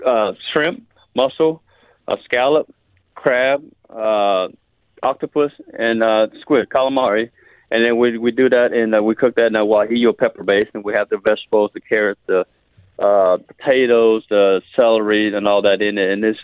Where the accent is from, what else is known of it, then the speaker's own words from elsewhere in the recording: Biloxi, Mississippi, United States; We're from the Gulf. We're from Biloxi, Mississippi.